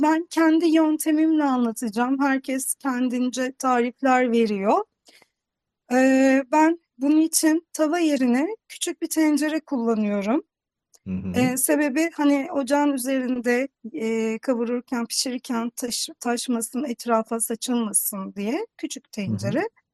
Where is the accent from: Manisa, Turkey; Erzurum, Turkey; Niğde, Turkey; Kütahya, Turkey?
Niğde, Turkey; Ben de Niğdeliyim.